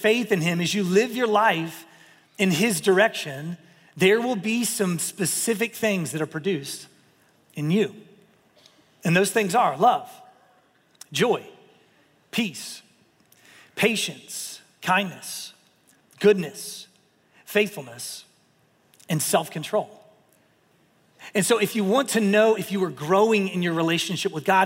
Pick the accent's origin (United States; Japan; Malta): United States; the South; I mean, and I grew up here. I grew up in the South, so I love a good casserole.